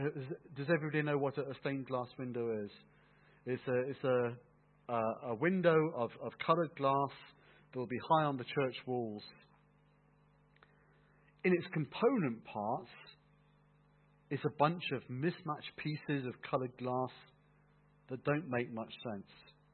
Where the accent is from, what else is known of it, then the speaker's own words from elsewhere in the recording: England, United Kingdom; I grew up in the Anglican Church in a sleepy village in rural England.